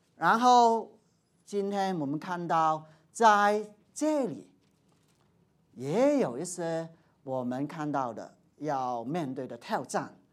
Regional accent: Hong Kong; 有些好像我从香港，也有些从大陆过来

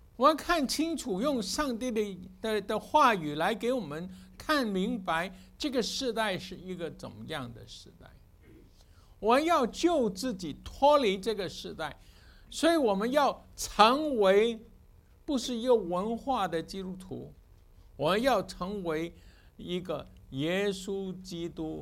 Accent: China; 这个我们中国人是很了解。因为呢、中国人以前的死刑、都是什么，都是先游街，对不对？

